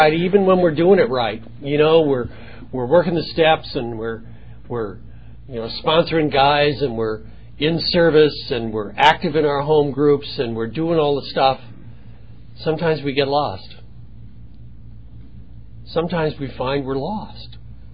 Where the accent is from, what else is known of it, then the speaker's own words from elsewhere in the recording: Western Canada, Canada; I come from the Pacific Northwest. The western part of Canada is a very, very beautiful place, and it's covered in forests that go on for thousands and thousands of miles.